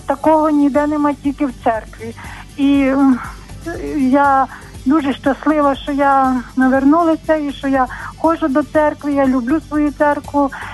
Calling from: Ternopil, Ternopil Oblast, Ukraine; я з Тернополя.

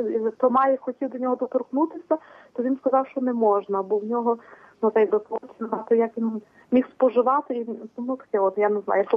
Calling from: Lviv Oblast, Ukraine; Це є Львівщина, пані Аня.

